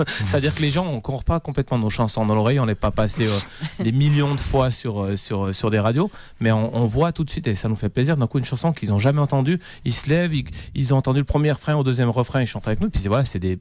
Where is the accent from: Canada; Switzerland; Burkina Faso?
Switzerland; Nous, on est des Suisses